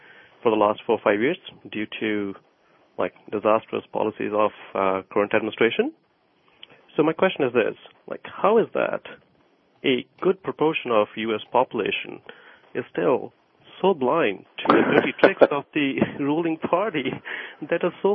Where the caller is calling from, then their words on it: India; I'm from India